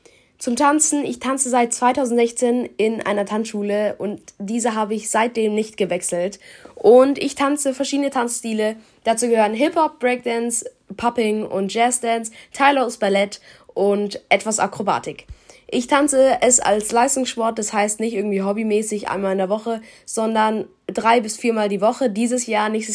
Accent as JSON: {"language": "German", "town": "Munich", "region": "Bavaria", "country": "Germany", "also_born_or_lived": "Norway", "said": "ich bin 14 Jahre alt und ich komme aus München. Ich habe 8 Jahre meines Lebens in Norwegen verbracht"}